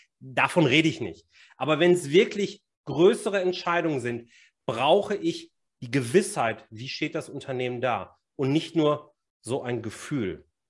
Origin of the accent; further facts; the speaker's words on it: Bochum, North Rhine-Westphalia, Germany; born there; accent: Bochum slang; now in Haltern am See, Germany; 49 Jahre, wohne mit meiner Familie am nördlichen Rand des Ruhrgebiets, Haltern am See, bin gebürtiger Bochumer, kommt auch in meinem Slang immer mal wieder ein bisschen durch